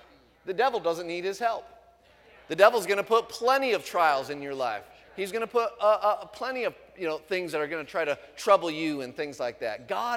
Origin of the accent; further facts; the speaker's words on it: United States; But I'm a Christian before I'm an American.